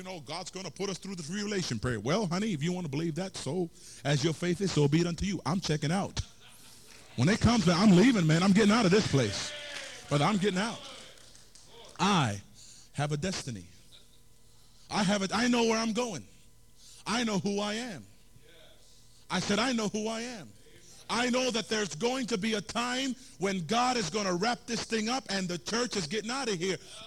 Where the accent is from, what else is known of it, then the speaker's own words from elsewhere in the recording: New York City, New York, United States; I came from New York City, went to college in Southern Missouri after I got saved.